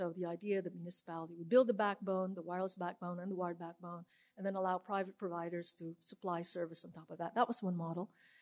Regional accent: Amsterdam, North Holland, Netherlands; English is a second language; I'm from Amsterdam. But I spent a lot of time in San Francisco.

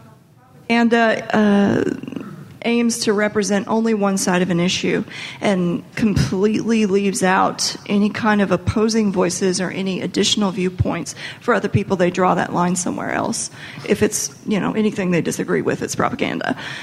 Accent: Nashville, Tennessee, United States; I'm a screenwriter from Nashville.

